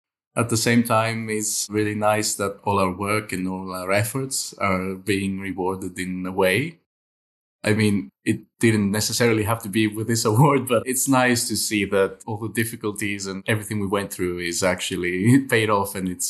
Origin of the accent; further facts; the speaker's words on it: Athens, Attica, Greece; Well, Spiros and I grew up in Athens. The three of us studied in Athens.